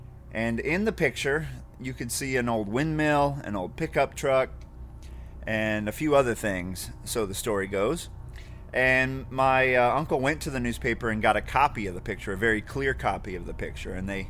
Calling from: Arkansas, United States; Hey guys, I'm calling in from Arkansas, a few miles south of you, but my story takes place on the family farm in Midwest Ohio.

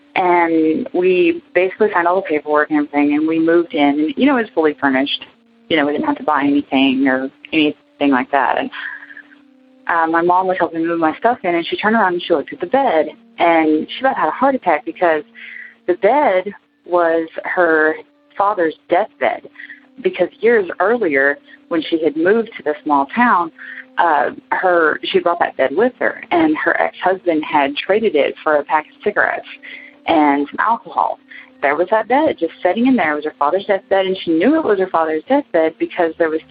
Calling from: Gainesville, Florida, United States; I'm from Gainesville, Florida.

